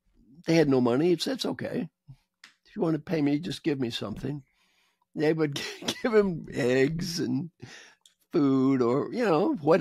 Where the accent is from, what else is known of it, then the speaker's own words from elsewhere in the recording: Kentucky, United States; We came in, I'm from Kentucky, next to last place in educational achievement. We had an outhouse the first 4 years I was in school.